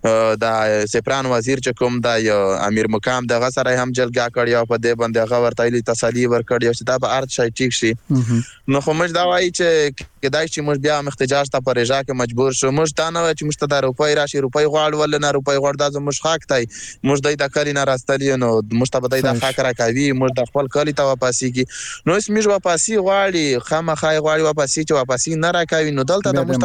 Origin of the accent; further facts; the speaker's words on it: Khyber Pakhtunkhwa, Pakistan; now in Afghanistan; موږ د وزیرستان ډی پی یو کنه نو هغه موږ چې کډوال شو د وزیرستان افغانستان ته بیا دلته راغلو